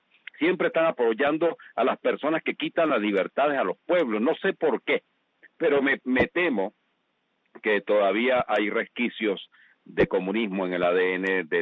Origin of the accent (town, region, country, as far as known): Venezuela